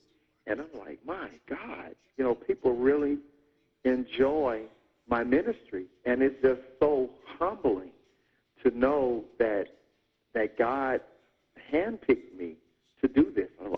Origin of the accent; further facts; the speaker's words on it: the South, United States; I'm from the South, you know.